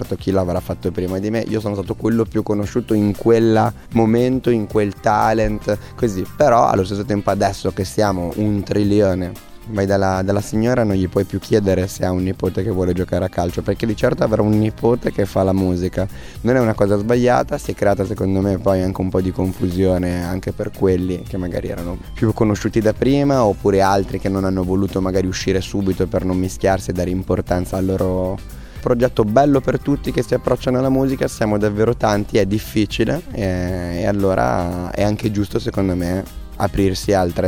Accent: Genoa, Liguria, Italy; nelle giovanili della squadra della mia città natale a Genova.

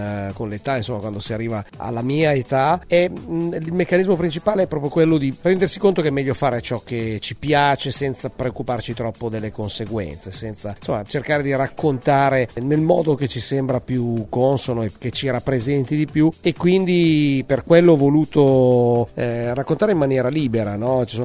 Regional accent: Lombardy, Italy; Sì, sono nato e cresciuto e ci sono ritornato.

